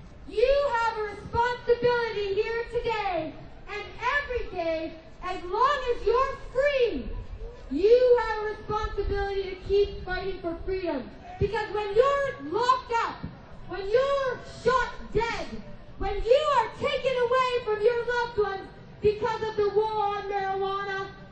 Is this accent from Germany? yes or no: no; Vancouver, British Columbia, Canada; I came from Canada in Vancouver, BC on the West Coast.